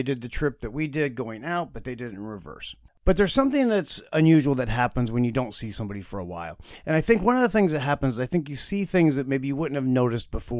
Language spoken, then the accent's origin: English; Indianapolis, Indiana, United States; I grew up in Indianapolis. It's been a long time since I lived in Indianapolis. But for me, for a long time, that was home base.